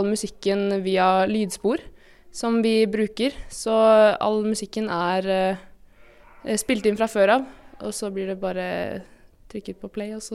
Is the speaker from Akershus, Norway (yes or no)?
yes; Nesodden, Akershus, Norway; Nei, jeg kommer fra Nesodden.